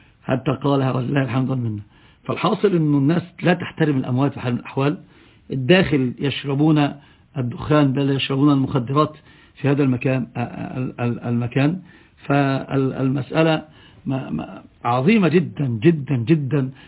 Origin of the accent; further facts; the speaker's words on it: Egypt; إن نراها واقع عين عندنا في مصر على الأقل